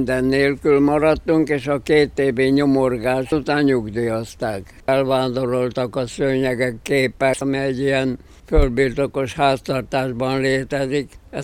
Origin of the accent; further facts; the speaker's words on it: Hungary; Hát én nem nagyon lelkesedek ezekért az örmény dolgokért, mert elég baj van abból, hogy magyar vagyok, ugye? Nem kell még külön egy másik szerencsétlen népet is a nyakamba venni származásilag.